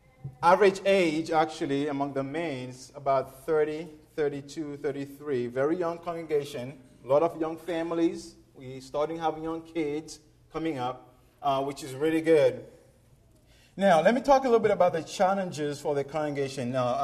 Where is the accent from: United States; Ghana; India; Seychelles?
Seychelles; they notice the cute little accent I've got and ask me where I'm from, and I tell them I'm from the Seychelles Islands